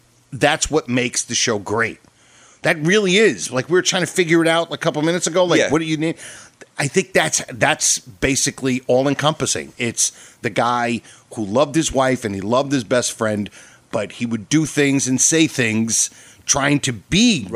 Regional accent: Parsippany, New Jersey, United States; I grew up in the tough streets of Parsippany, New Jersey.

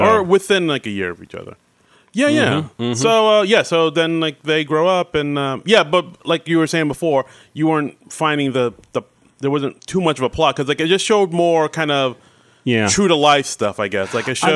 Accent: France; I come from France.

